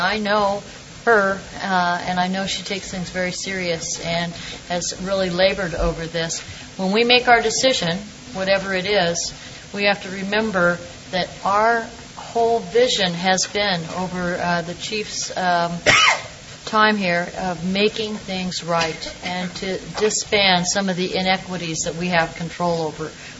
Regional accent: Riverside, California, United States; You know I'm from Riverside.

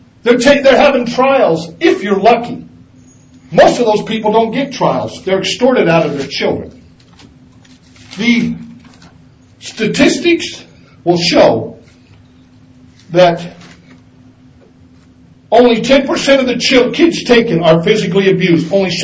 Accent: California, United States; I hail from San Bernardino County.

